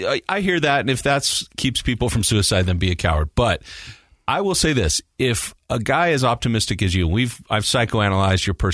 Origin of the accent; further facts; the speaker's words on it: Mountain Green, Utah, United States; Shout out to my hometown.